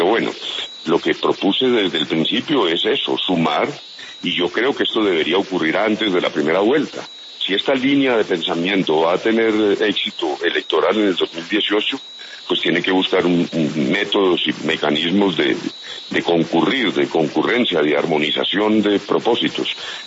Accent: Colombia; No, pero no desistamos como colombianos de democratizar los partidos.

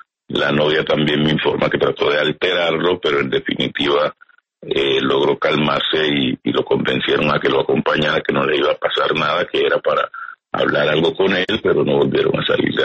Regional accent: Chocó, Colombia; posteriormente pasé a Montería y hacía 6 meses más o menos estoy en la ciudad de Quibdó, porque nosotros somos del Chocó.

